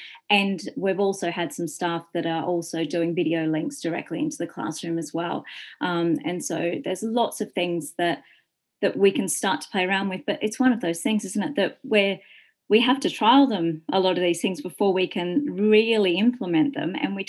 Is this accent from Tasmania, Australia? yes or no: no; Byron Bay, New South Wales, Australia; I'm from Byron Bay, which is the northern part of New South Wales.